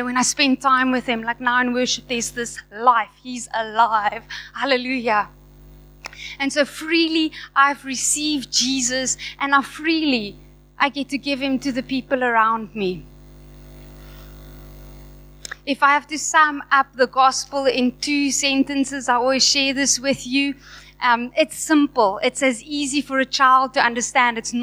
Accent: Blouberg, Western Cape, South Africa; I grew up here in Blouberg, started going to Buckley's, Stones.

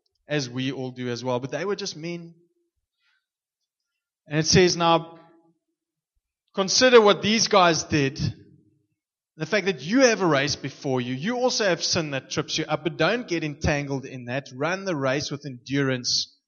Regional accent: Stellenbosch, Western Cape, South Africa; So there was a race in Stellenbosch, my hometown, and I was part of the local, you know, cycling club and whatever, road race.

